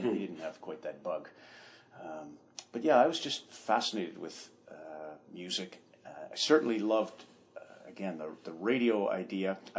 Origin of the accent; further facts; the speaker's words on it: Canada; also born or lived in Zweibrücken, Germany / Metz, France; We were Air Force, so we moved all over Canada. I was born in Zweibrücken, Germany, lived in Metz, France